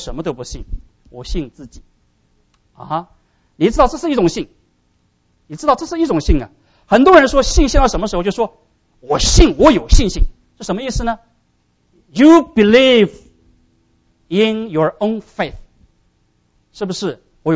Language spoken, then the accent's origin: Chinese; China